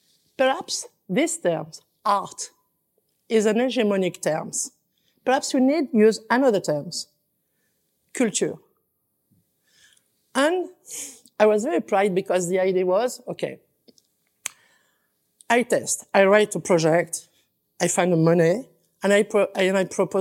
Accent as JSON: {"language": "English", "country": "France", "tie": "born or raised there", "second_language": "English", "moved": "as an adult", "said": "I grew up in France"}